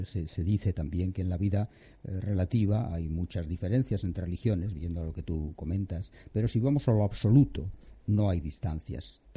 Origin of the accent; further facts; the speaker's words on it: Spain; para nosotros sí es relevantísima como españoles